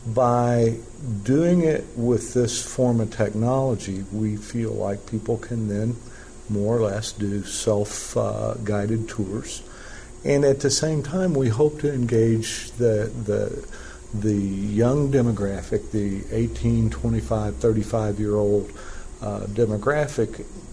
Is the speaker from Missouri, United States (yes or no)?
yes; West Plains, Missouri, United States; Having been born and raised in West Plains, I've had family here since the 1880s